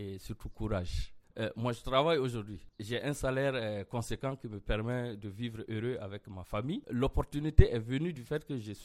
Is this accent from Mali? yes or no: yes; Tominian, Ségou, Mali; Je suis né et grandi à Tominia.